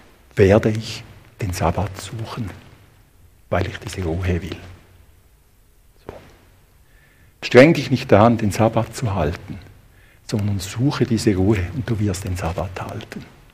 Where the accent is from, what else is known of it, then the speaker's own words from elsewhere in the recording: Thurgau, Switzerland; Dort, wo ich aufgewachsen bin, im Hinterthurgau, in diesen Hügel, kenne jeden Winkel, jeden Weg